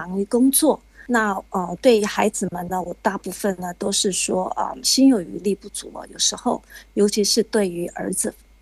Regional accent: Los Angeles, California, United States; 我是来自洛杉矶的

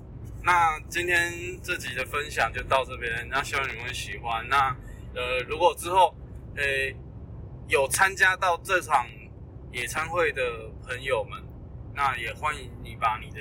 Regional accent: Taiwan; 那所以是怎样？又瞧不起我们台湾人的

